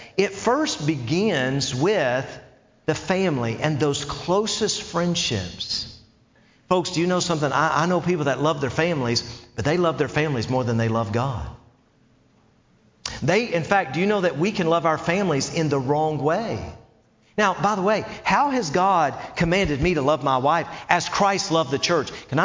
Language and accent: English; Knoxville, Tennessee, United States; also born or lived in Somerset, Kentucky; Now, I grew up in Knoxville, Tennessee, Southern boy through and through. Sweet tea running through my veins every way, all right?